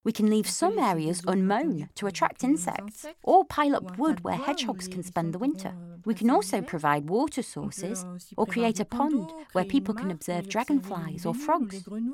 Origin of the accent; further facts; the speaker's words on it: Île-de-France, France; I grew up in the Paris suburbs, in a very, very, very concrete environment.